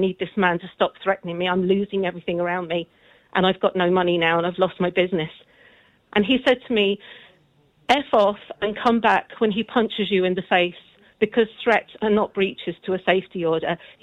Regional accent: London, United Kingdom; moved away as an adult; now in Ireland; I grew up in London from Irish parents.

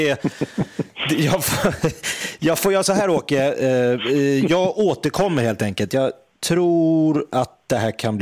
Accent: Mälardalen, Sweden; där vi växte upp i okay. Mälardalen

